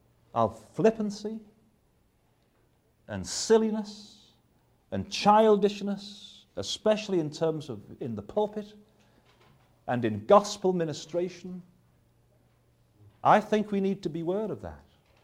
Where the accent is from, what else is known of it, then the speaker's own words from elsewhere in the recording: England, United Kingdom; certainly I was brought up on something in England